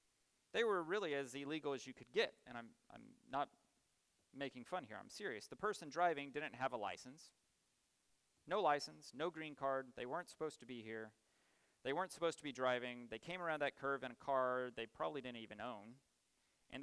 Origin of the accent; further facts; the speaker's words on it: Texas, United States; I'm from Texas. Try saying Waxahachie when you see it.